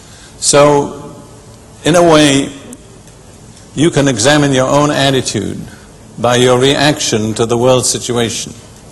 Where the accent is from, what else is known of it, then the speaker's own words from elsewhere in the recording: United Kingdom; also born or lived in Israel; I can say this being British